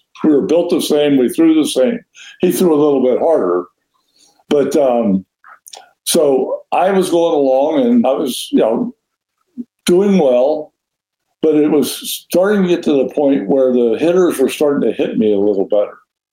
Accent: Cincinnati, Ohio, United States; I grew up in Cincinnati.

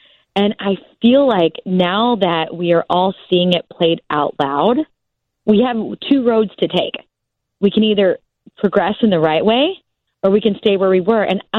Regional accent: Oklahoma, United States; I mean, it's funny because I am from Oklahoma

